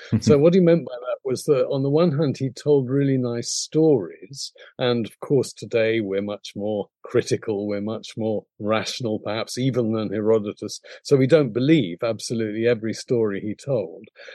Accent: London, United Kingdom; born there; I'm from an upper middle class English family. I was born in London, City of London.

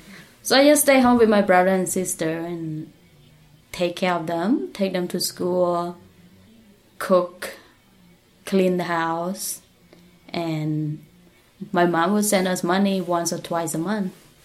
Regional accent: Siem Reap, Cambodia; So I'm from Siem Reap province, which we have a lot of temples there.

